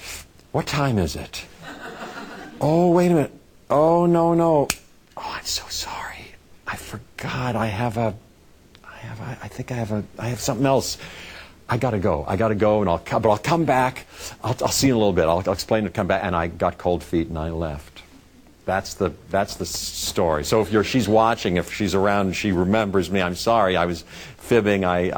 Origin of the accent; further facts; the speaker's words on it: Pittsburgh, Pennsylvania, United States; I was 13 and a half, I think 14 in my memory, and I grew up in Pittsburgh in the suburbs